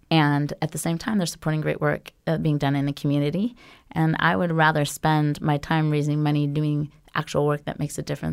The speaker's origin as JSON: {"language": "English", "town": "Los Angeles", "region": "California", "country": "United States", "tie": "born or raised there", "said": "I grew up in Los Angeles, and forced busing was an issue when I was in the LA area."}